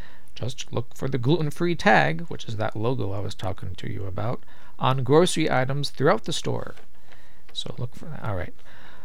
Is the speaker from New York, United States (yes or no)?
no; Corpus Christi, Texas, United States; born there; Now, I was born in Corpus Christi, Texas, so we had whoopie pies where I grew up.